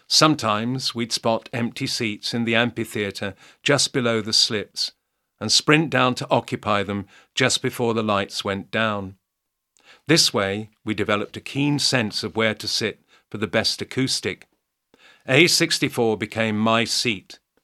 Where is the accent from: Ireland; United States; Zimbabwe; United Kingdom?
United Kingdom; London; Growing up in North London in the late 1960s, I was fortunate to have free access to the records section